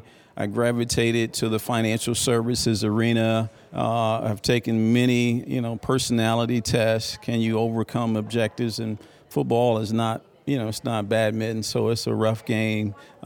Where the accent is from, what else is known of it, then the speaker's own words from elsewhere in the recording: Georgia, United States; now in Indianapolis, United States; I'm originally from Georgia. I live in Indianapolis.